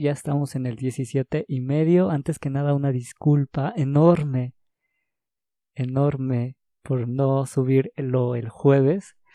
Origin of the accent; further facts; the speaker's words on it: Mexico; como país, yo soy de México, como país no tenemos cultura de ver el arte como un trabajo